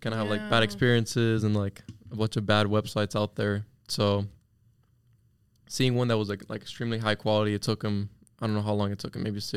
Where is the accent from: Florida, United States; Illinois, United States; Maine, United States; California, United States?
Florida, United States; Miami; I'm from Miami. I'm a Miami boy. My parents are from Venezuela, mm-hmm. but I was born here. Mm-hmm. In Westchester, is close by in mm-hmm. FIU. It's like about 10 minutes away-ish. Mm. So I grew up here.